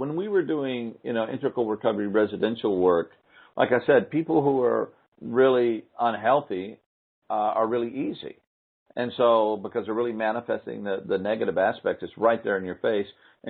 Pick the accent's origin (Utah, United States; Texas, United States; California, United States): Utah, United States; you know, we come from Utah, and it's very, especially in the county we live in, it's very Mormon dominated.